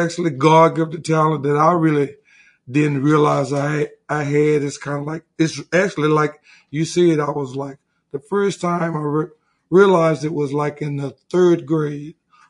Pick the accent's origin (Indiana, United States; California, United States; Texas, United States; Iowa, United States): Texas, United States; Fort Worth; No, I'm from Fort Worth, Texas.